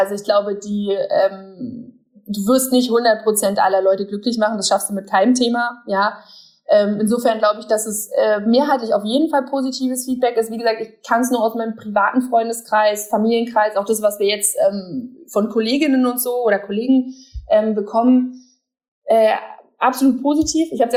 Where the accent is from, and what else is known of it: Berlin, Germany